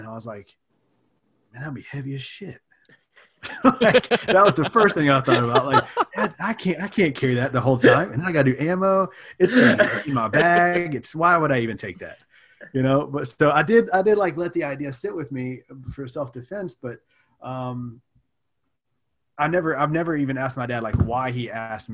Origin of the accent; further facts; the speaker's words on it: the South, United States; And growing up, I grew up in the South, so it's all red down there.